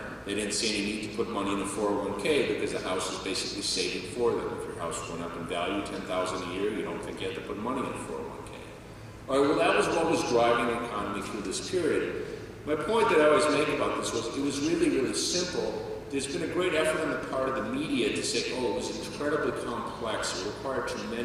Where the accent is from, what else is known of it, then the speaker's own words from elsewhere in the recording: Chicago, Illinois, United States; I'm from Chicago originally, so it's really great to come back to Chicago